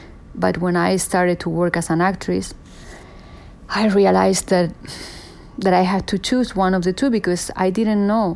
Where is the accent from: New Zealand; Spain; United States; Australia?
Spain; Alcobendas, Community of Madrid; also born or lived in San Sebastián de los Reyes; I grew up in an area that is called Alcobendas and an area that is called San Sebastián de los Reyes. They are together, very close to each other.